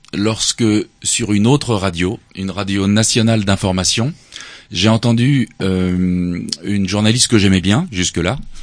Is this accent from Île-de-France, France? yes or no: yes; Paris, Île-de-France, France; Moi, j'ai grandi à Paris